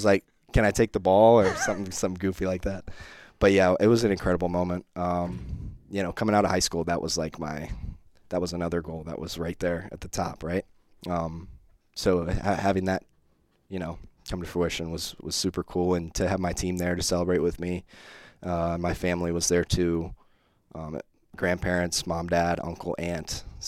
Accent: Cincinnati, Ohio, United States; I grew up in Cincinnati, so I grew up around Miami, followed Miami, believe it or not.

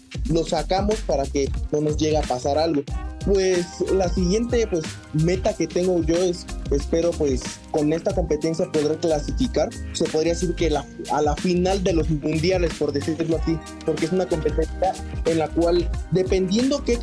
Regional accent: Mexico; actualmente soy campeón mexicano general

